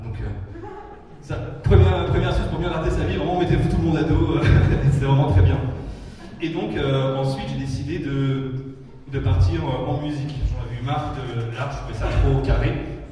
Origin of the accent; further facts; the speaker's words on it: Sarcelles, Île-de-France, France; là où j'ai grandi à Sarcelles, que certaines personnes connaissent, c'est une banlieue du 95, qui est vraiment connue pour des choses pas très, voilà, pas très bien